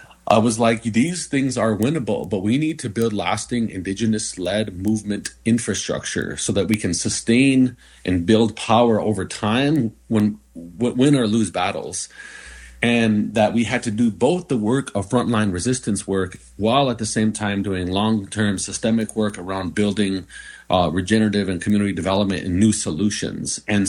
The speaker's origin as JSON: {"language": "English", "country": "United States", "tie": "born or raised there", "said": "And so born and bred in the Osheti Shalkoi, and sometimes on the east end of the Osheti Shalkoi, and sometimes on the west end."}